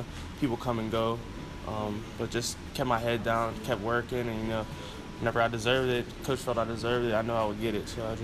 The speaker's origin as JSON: {"language": "English", "town": "Pittsburgh", "region": "Pennsylvania", "country": "United States", "said": "I'm from Pittsburgh."}